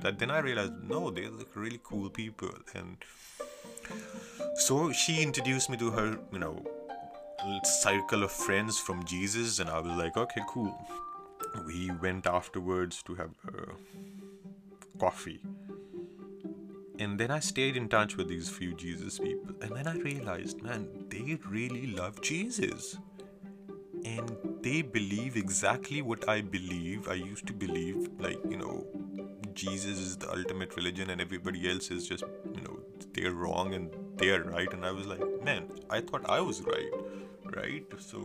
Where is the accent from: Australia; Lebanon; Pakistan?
Pakistan; Lahore, Punjab; moved away as an adult; also born or lived in London, United Kingdom; I'm from Pakistan and I'm in London, right? The first year in London